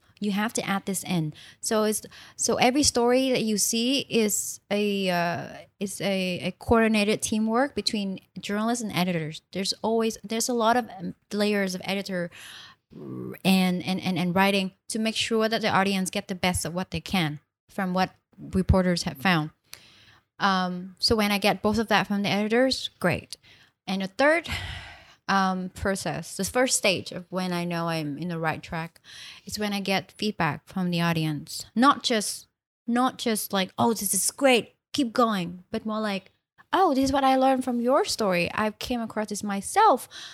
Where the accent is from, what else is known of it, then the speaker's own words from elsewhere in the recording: Hanoi, Vietnam; accent: standard Vietnamese; English is a second language; Whereas I'm also from Hanoi, which is this quotation mark, the standard Vietnamese.